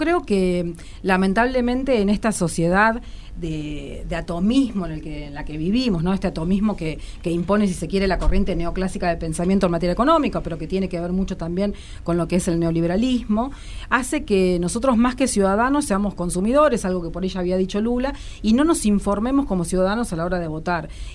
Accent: La Plata, Buenos Aires Province, Argentina; also born or lived in Río Grande / Río Gallegos / Rafaela / Santa Fe; nací en Río Grande, después viví en Gallegos, en Rafaela, en Santa Fe, en Tacopozo, en el Chaco, y finalmente en La Plata. Yo me considero platense.

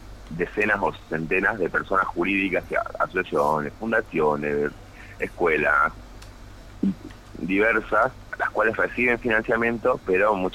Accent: Salta, Argentina; Yo provengo de Salta, una provincia bastante católica, bastante acérrima

